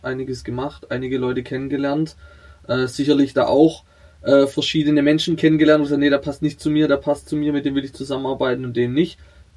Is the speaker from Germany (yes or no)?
no; Italy; Ich bin Italiener, in Italien ist es